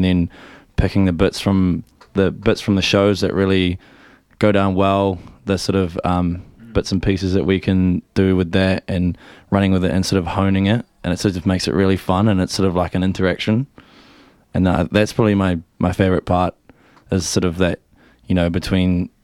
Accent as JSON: {"language": "English", "country": "New Zealand", "said": "I like saying we're five blokes from New Zealand, and we're obviously quite rooted in the sort of Kiwi indie scene"}